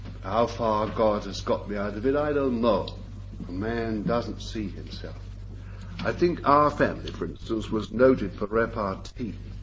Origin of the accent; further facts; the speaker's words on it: London, United Kingdom; born there; Sorry, I'm not a country bumpkin. I was born in London.